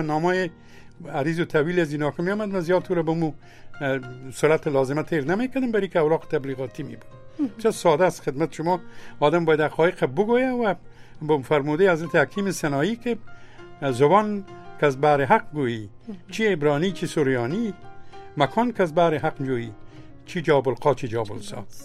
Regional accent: Afghanistan; من مملکت ما افغانستان و من از ملت افغان و قوم من تاجک، ازبک، پشهی، نورستانی، خیرگزی، هر جایی که هستم او را داخل نوشته میکنه، افتخارم است. اما افغان هستم، افغانستان

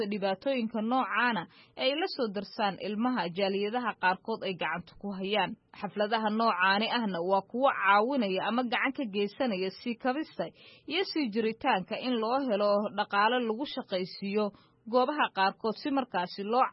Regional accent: Mogadishu, Banaadir, Somalia; waxaan ka imaaday magaalada Muqdisho ee Soomaaliya.

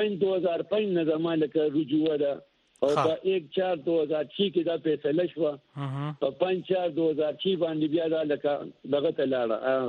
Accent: Mardan, Khyber Pakhtunkhwa, Pakistan

